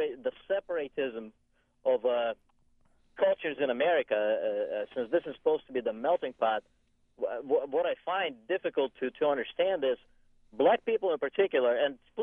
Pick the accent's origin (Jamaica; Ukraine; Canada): Ukraine; English is a second language; now in United States; I'm a refugee from Ukraine. I'm a Ukrainian Jew. I've lived in the United States. It was actually just 20 years, this December 9th.